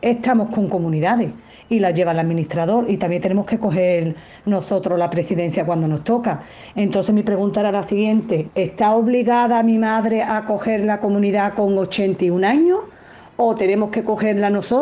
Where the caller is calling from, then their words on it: Seville, Andalusia, Spain; de Sevilla.